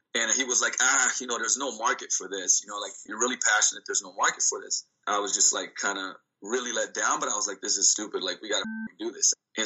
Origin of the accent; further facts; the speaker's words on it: Slovenia; English is a second language; But I was born and raised in Yugoslavia, you know, later Slovenia after the war